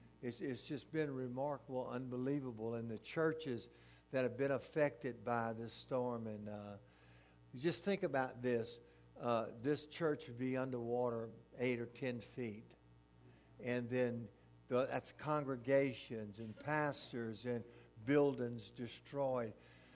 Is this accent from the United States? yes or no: yes; Louisiana, United States; You know, being a Cajun is, you know, that's a whole other lifestyle. We got a lot of Boudreaux's and Thibodeau's down there in South Louisiana, you know.